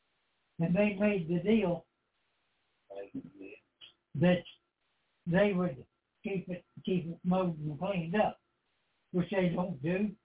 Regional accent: Grayhampton, Kentucky, United States; I was raised in Meade County, a little place called Grayhampton. And here, we only had three different churches. The Catholic Church, the Methodist Church, and the Baptist Church.

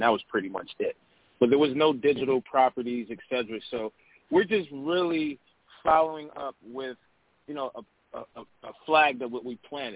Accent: New York, United States; now in New Jersey, United States; Calling from New Jersey. I'm a New York native, but I'm calling from New Jersey.

